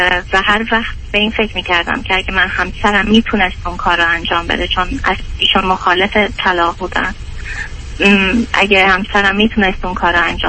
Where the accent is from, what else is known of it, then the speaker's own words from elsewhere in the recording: Iran; moved away as an adult; تا لحظه ای که از ایران اومدم بیرون کار میکردم.